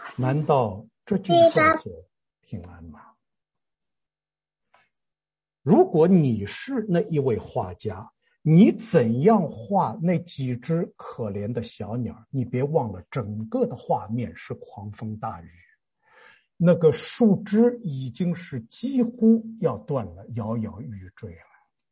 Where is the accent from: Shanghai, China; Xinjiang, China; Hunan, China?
Shanghai, China; born there; 我老家是山东啊，我生在上海。